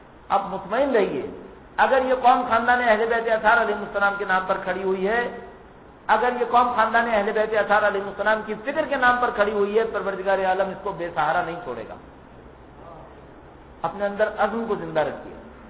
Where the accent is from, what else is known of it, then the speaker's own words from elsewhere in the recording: Karachi, Sindh, Pakistan; آپ اور ہم تو کراچی کے رہنے والے ہیں، ہم اور آپ اس وقت کراچی میں تھے